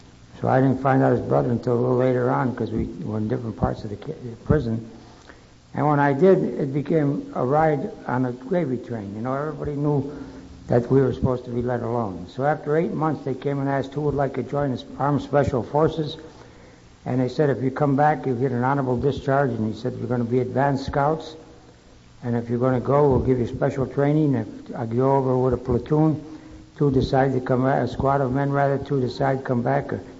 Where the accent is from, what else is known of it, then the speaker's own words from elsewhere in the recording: Cleveland, Ohio, United States; I came from Cleveland, which is a smokestack industry town.